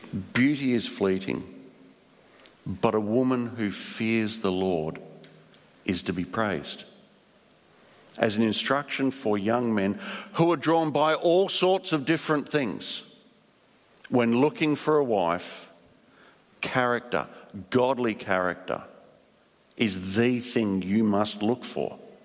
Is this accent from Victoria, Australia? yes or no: no; Darwin, Northern Territory, Australia; I grew up in Darwin.